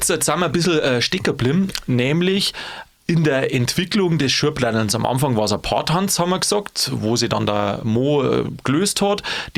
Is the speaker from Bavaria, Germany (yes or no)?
yes; Bavaria, Germany; Weil da wäre es direkt als Bayer wie ein Depp dargestellt, ein bisschen.